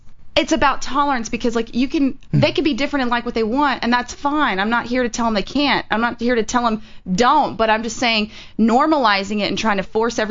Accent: Bible Belt, United States; no, you I'm from Bible Belt. I've been beat up hardcore with the freaking, you know, Jesus headlock

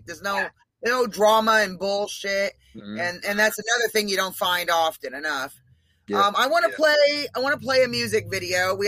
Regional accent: Maine, United States; I'm from Maine. I'm from northern Maine on the Canadian border, and we keep it real.

